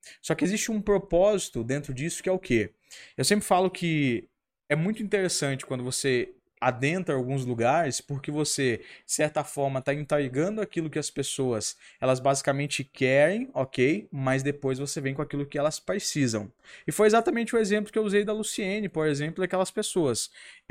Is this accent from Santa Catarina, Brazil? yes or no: yes; Balneário Camboriú, Santa Catarina, Brazil; Alphaville não é diferente de Balneário Camboriú, de onde eu vim